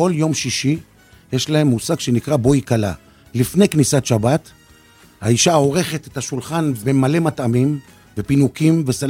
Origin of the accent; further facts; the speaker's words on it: Kiryat Shmona, Northern District, Israel; born there; אני נולדתי בקריית שמונה.